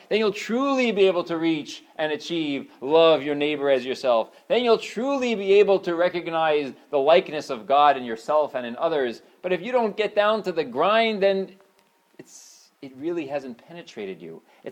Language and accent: English; United States; Especially, I grew up in America.